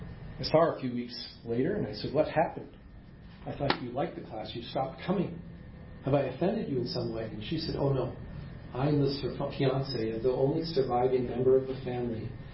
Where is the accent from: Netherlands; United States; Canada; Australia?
Canada; I'm Canadian, so you get the A's.